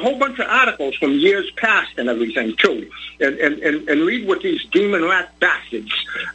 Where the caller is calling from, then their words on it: Quincy, Massachusetts, United States; I'm calling from Quincy, Massachusetts. They call it the city of presidents.